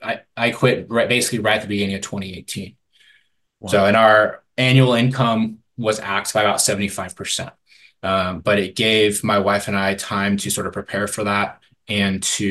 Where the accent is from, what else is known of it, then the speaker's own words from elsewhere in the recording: Bozeman, Montana, United States; So I grew up out in Bozeman, Montana, back before it was the Bozeman that was made famous by Yellowstone and Big Sky